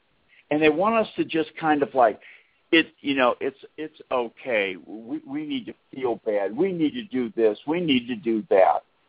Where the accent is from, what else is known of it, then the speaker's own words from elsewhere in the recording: Massachusetts, United States; You know, they were all in Illinois, and, you know, we grew up in Massachusetts.